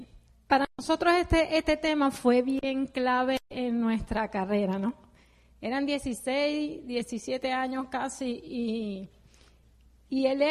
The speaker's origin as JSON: {"language": "Spanish", "country": "Venezuela", "moved": "as an adult", "said": "Nos vinimos de Venezuela aquí, en aquella época, en el 2003, se perdió el enfoque. Ya había un desenfoque en Venezuela y llegamos aquí y perdimos más."}